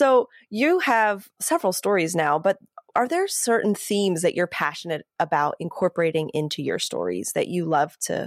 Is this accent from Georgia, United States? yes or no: no; Pennsylvania, United States; you know, I'm from Pennsylvania. I have never been to Louisiana.